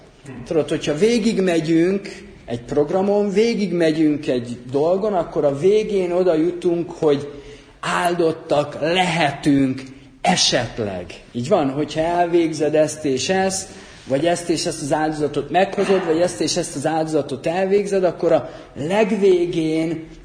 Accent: Debrecen, Hajdú-Bihar, Hungary; emlékszem régen, amikor még debreceni voltam, igazából debreceni vagyok. Mindig debreceni vagyok.

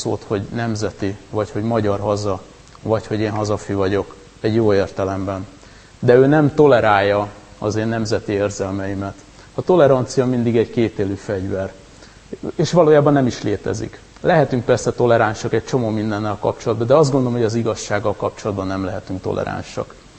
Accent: Hungary; azért említsük meg, mert magyar emberek vagyunk

